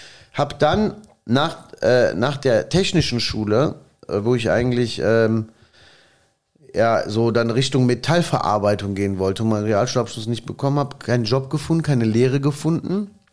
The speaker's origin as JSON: {"language": "German", "country": "Germany", "tie": "born or raised there", "also_born_or_lived": "Italy", "said": "ich bin gar kein Italiener, ich bin Deutscher."}